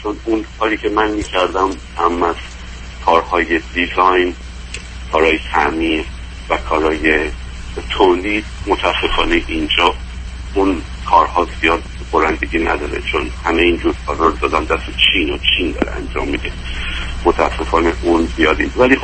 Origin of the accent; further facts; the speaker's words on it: Iran; moved away as an adult; now in United States; حدود 8 ساله که به اتفاق همسرم ما از ایران آمدیم به امریکا. من حدود 53 سالمه